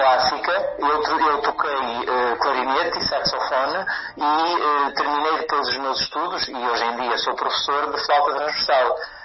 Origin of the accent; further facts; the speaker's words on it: Banhelas, Viana do Castelo, Portugal; Havia uma banda filarmónica na minha terra natal, que é Banhelas, Conselho de Caminha, distrito de Viana do Castelo